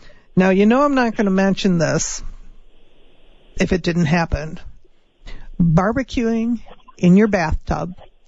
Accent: Chicago, Illinois, United States; now in Arizona, United States; I'm from Chicago. We used our fireplaces a lot, and annually you would have a chimney sweep come and clean out your fireplace.

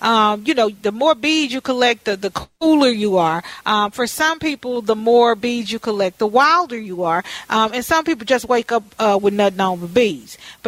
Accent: the South, United States; Now, I'm from the South, and down South, in New Orleans especially, when we do parades, we're throwing beads and we're throwing candy.

